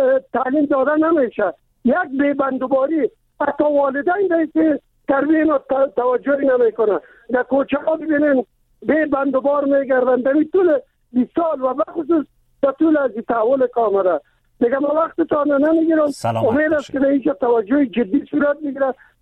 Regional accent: Kabul, Afghanistan; من خودم از کابل هستم

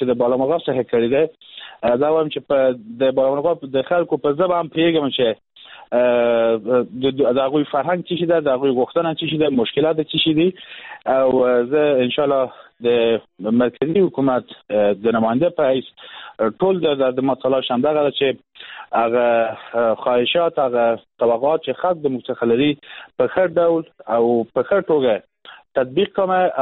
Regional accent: Herat, Afghanistan; من اتفاقا در ولایت هرات کلان شدم، بزرگ شدم در حوزه غرب افغانستان

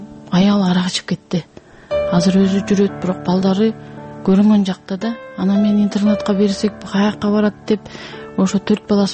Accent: Naryn, Naryn Region, Kyrgyzstan; мен азыр Нарындан, өзүм Нарындыкмын

